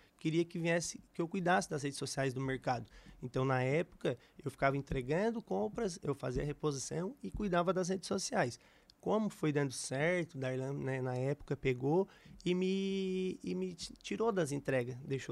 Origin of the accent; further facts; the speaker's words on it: São João do Sul, Santa Catarina, Brazil; Sou lá natural de São João do Sul, filho de agricultores